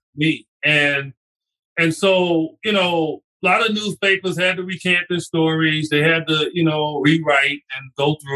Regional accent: Chicago, Illinois, United States; And what happened, my hometown paper, Chicago Tribune, they wrote an article.

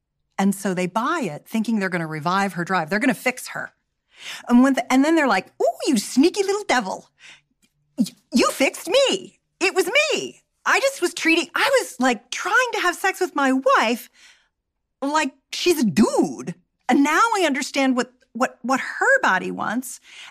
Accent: California, United States; I grew up in Silicon Valley, my career in my 20s and 30s was Silicon Valley

